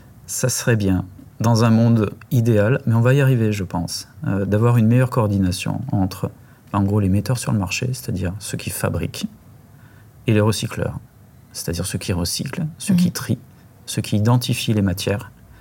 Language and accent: French; Alès, Occitanie, France; moi je suis d'Alès. À Alès, on ne pouvait pas mettre en fait, le gobelet dans une poubelle jaune. À Anduze, qui est à 14 km, c'était le cas.